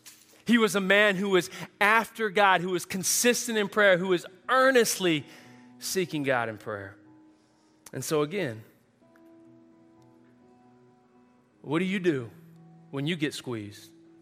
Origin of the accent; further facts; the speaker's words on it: Texas, United States; because she's from Texas, we're from Texas.